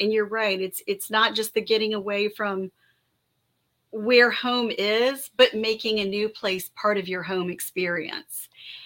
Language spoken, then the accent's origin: English; East Coast, United States; also born or lived in Europe; now in Texas, United States; I grew up on the East Coast, which of course is culturally different here from here in Texas where I live now.